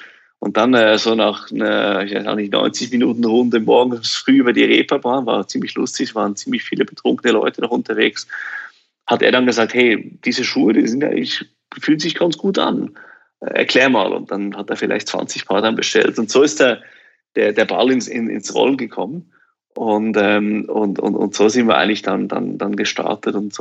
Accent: Switzerland; weil wir natürlich eben aus Schweiz ein bisschen was von Bergen verstehen. Ich bin ja selber auch in Bergen aufgewachsen.

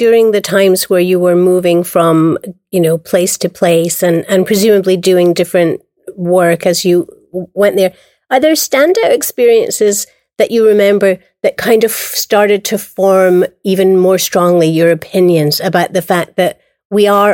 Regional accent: Scotland, United Kingdom; moved away as an adult; now in Hawaii, United States; when I first came to Hawaii, everybody would say to me, oh, I'm Scottish. And I would be like, you are? And I'd be so excited. And then they would do something and I'd think, you have no idea. You've never even been to my country.

